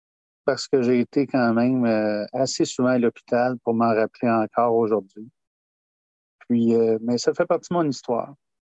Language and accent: French; Drummondville, Quebec, Canada; born there; also born or lived in Pierrefonds / Laval; je suis né à Drummondville et on a vécu une certaine période dans le coin de Pierrefonds par la suite. Mais vraiment arrivé à Laval aux alentours de 1978.